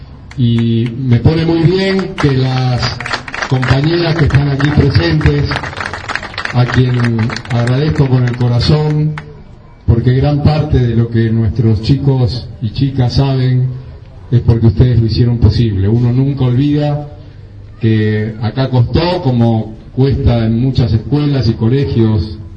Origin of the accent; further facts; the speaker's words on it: Barracas, Buenos Aires Province, Argentina; Yo soy de aquí, de Barracas